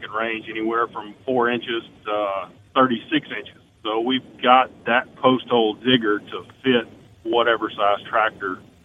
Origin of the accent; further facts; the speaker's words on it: Mississippi, United States; I'm in Mobile, Alabama right now. I left my home state of Mississippi about 6 this morning.